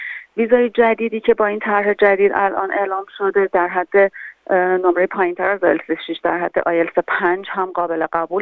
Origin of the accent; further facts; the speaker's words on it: Iran; ما هم ایرانی هستیم،